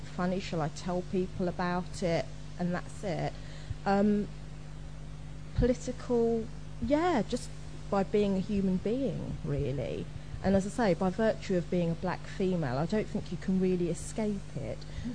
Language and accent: English; United Kingdom; born there; I mean, I'm black, I'm female, I was born in Britain